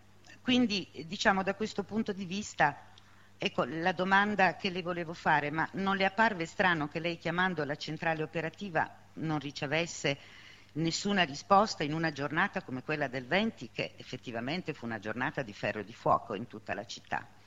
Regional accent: Genoa, Liguria, Italy; Peraltro per me, essendo genovese ed essendo stata lì in quei giorni

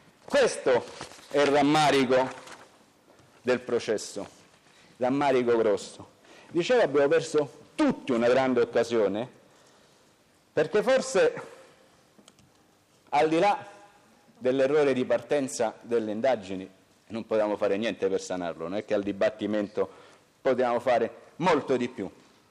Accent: Rome, Lazio, Italy; non è una battuta mia da romano

